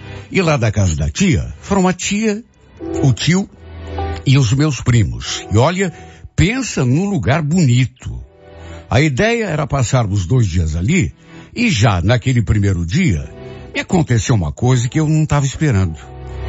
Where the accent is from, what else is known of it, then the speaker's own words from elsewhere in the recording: Curitiba, Paraná, Brazil; Então, eles são de São José dos Campos, mas eu sou de Curitiba.